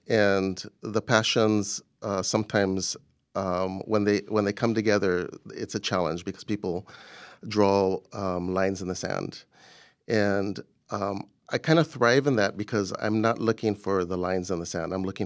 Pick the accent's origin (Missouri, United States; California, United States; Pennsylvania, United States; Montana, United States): California, United States; Santa Monica; Yeah, well, it started in West Los Angeles in Santa Monica area. That's where I grew up and went to high school. And, you know, grew up in a very diverse community